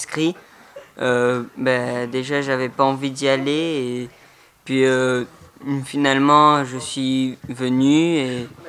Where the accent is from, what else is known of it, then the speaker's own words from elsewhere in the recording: Nouvelle-Aquitaine, France; Moi, je viens du Lot-et-Garonne, d'un petit endroit appelé Almance-du-Drôt. C'est très perdu.